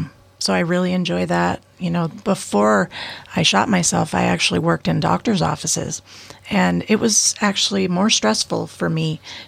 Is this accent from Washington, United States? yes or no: yes; Port Angeles, Washington, United States; I was born and raised in Port Angeles.